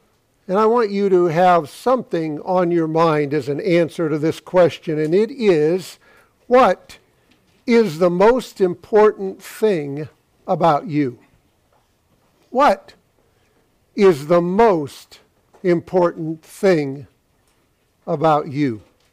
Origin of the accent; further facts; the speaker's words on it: California, United States; You know, I come from California, and I am amazed.